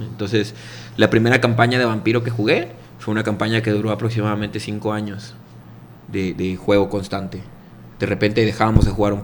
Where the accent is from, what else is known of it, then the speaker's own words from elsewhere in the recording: Yucatán, Mexico; en Yucatán, yo soy de Yucatán